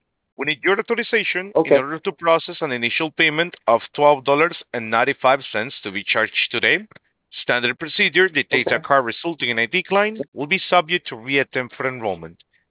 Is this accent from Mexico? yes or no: yes; Mexico; I'm a Mexican by name. Oh, well, I was born in Mexico. I'm born in Mexico.